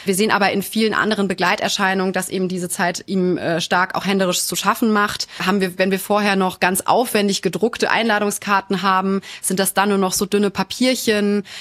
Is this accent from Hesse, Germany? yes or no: yes; Frankfurt, Hesse, Germany; born there; Als gebürtige Frankfurterin muss ich hier vielleicht das Städel nennen